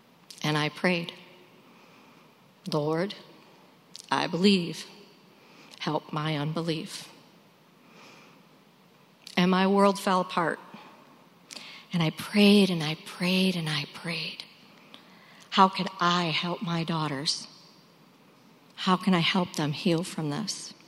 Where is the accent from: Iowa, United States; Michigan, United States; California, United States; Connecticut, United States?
Michigan, United States; Detroit; So I grew up in Detroit. I was the youngest of five. I grew up in a Catholic household.